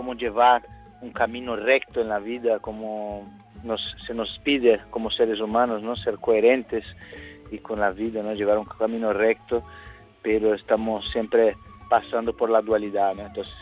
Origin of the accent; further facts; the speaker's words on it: Brazil; Spanish is a second language; moved away as an adult; now in Spain; Yo soy un artista brasileño, yo he vivido hasta mis 22 años en Brasil.